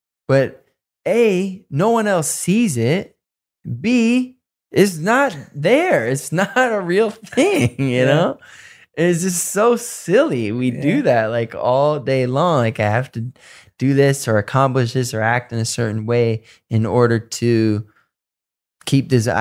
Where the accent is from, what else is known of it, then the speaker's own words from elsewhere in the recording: Detroit, Michigan, United States; also born or lived in Southfield, Michigan; I have a lot of friends I grew up with in Detroit and Southfield